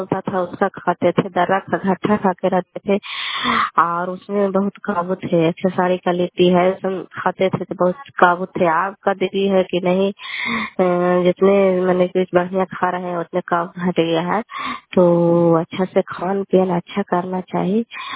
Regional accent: Bihar, India; घर कल्याणपुर वाली वेलछी पंचायत प्रखंड चांडी जिला नालंदा का निवासी हूँ।

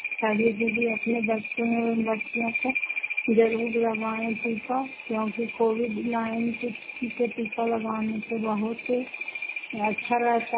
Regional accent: Fatehpur, Bihar, India; घर फतेहपुर, पंचायत मकौटा, जिला नवादा, क्राफ्टा ब्लॉक की निवासी हूँ।

